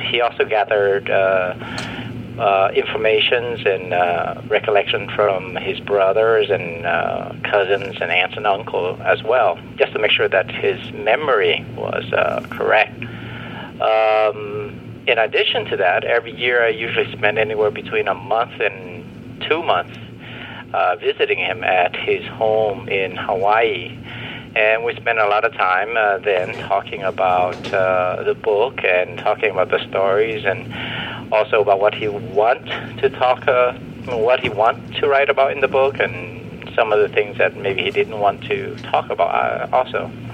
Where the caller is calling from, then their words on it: Nong Khai, Thailand; I'm calling from Thailand, up around the Nong Khai area. I'm here working on a little farm project